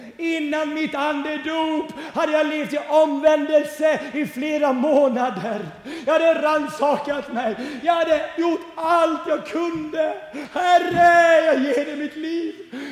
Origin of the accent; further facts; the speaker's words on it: Sävsjö, Jönköping County, Sweden; also born or lived in United States; flyttade till USA. Gick på high school, kom hem till Sverige.